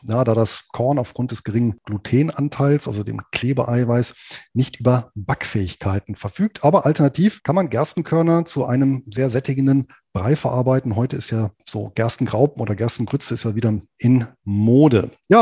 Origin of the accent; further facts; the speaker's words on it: Lower Saxony, Germany; hier in meiner Heimatregion in Südniedersachsen